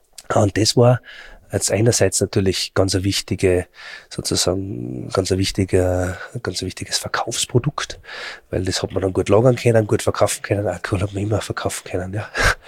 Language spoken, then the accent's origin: German; Austria; bei uns in Österreich